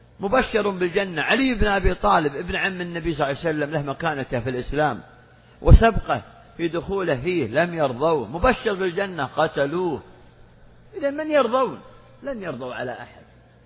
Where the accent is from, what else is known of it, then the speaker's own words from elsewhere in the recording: Saudi Arabia; هذه بلادنا المملكة العربية السعودية،